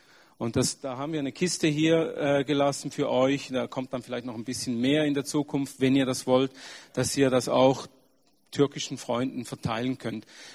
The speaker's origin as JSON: {"language": "German", "country": "Switzerland", "tie": "born or raised there", "said": "bin in der Schweiz geboren und aufgewachsen, aber in eine türkische Familie, bin im Islam erzogen worden, durfte aber mit 19 zu Jesus finden."}